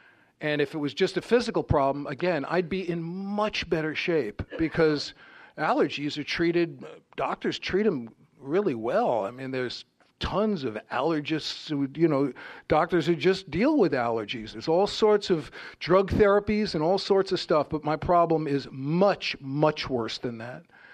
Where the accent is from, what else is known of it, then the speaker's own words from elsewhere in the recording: Bronx, New York, United States; And I grew up in the Bronx to a completely insane family.